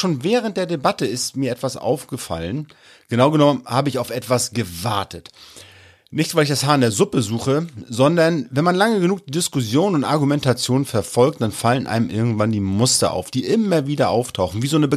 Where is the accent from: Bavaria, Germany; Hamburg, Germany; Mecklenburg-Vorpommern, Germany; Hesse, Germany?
Mecklenburg-Vorpommern, Germany; Aber ich bin Mecklenburger, ich bleibe ruhig